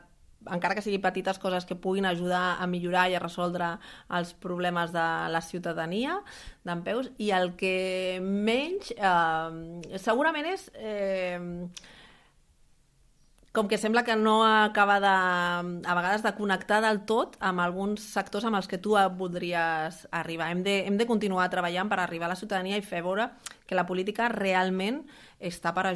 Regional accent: Catalonia, Spain; El Maresme, la meva comarca.

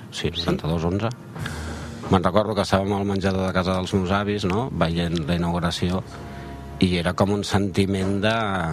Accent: Vila-seca, Catalonia, Spain; now in Barcelona, Spain; ara estem a Barcelona i ja porto 11 anys visquent aquí, però jo sóc de Vilaseca, de Tarragona

